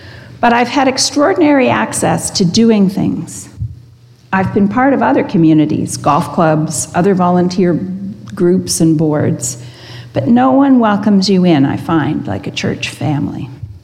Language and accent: English; Burlington, Ontario, Canada; moved away as an adult; now in Toronto, Canada; I grew up in Burlington and attended Wellington Square United Church. When I moved to Toronto to go to university, I attended Metropolitan United Church